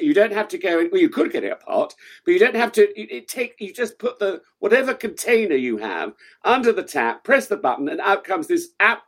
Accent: Oldham, North West England, United Kingdom; born there; I'm still proud of the fact that I was born in Oldham, and I've got lots of affiliations with Oldham

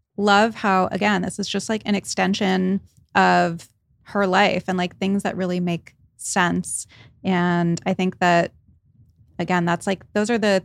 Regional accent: Rhode Island, United States; That is growing up in New England, because I grew up in Rhode Island.

